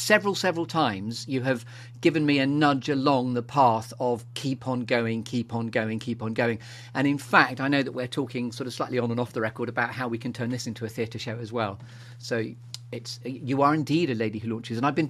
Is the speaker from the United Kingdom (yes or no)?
yes; Southend-on-Sea, East of England, United Kingdom; I grew up in Southend between my being 11 and 19? I went to school in Southend.